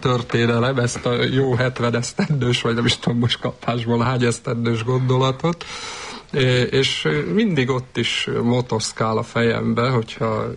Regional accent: Hungary; Én ebben a faluban születtem, és gyerekkorom nagy része ebben a faluban telt el.

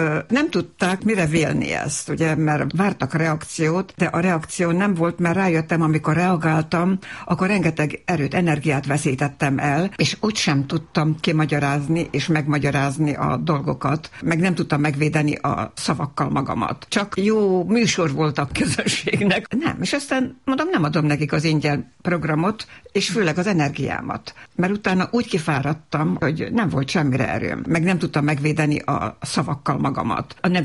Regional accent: Novi Sad, Vojvodina, Serbia; born or raised there

